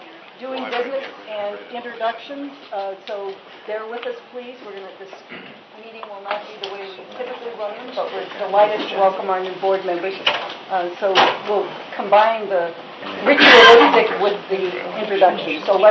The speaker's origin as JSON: {"language": "English", "town": "Chicago", "region": "Illinois", "country": "United States", "said": "I'm from Chicago"}